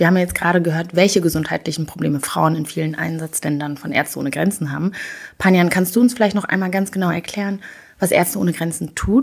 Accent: Rwanda; Ich bin in Rwanda aufgewachsen und in den 90ern waren so Plakate zur Familienplanung oder eben wie man sich gegen HIV schützt, so omnipräsent.

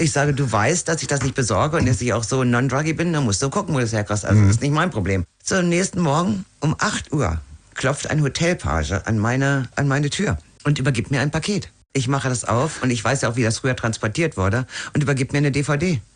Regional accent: Germany; Und wenn ich mit ihm in Berlin war, ich als Deutsche, da hat er gesagt, nein … das ist das und das.

